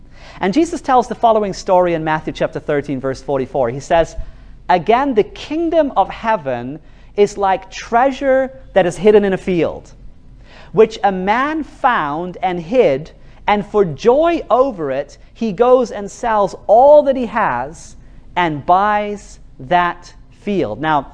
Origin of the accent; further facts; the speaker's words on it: New Zealand; now in Norway; I live in Norway, and I grew up in New Zealand.